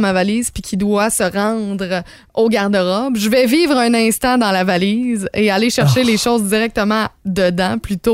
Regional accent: Val-d'Or, Quebec, Canada; je viens de Val-d'Or, qui est une petite ville en Abitibi.

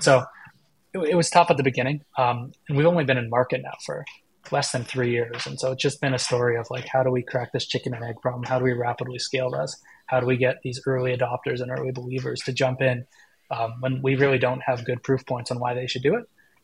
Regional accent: Canada; we were watching a hockey game, as every Canadian does.

